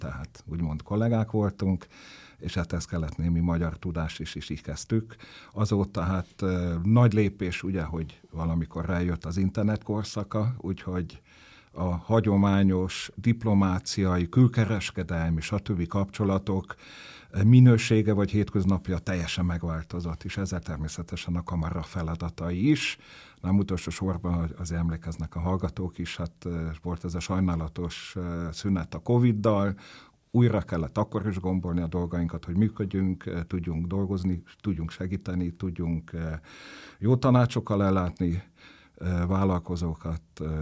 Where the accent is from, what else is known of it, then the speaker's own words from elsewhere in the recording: Zurich, Switzerland; én zürichi gyerek vagyok, ott nőttem föl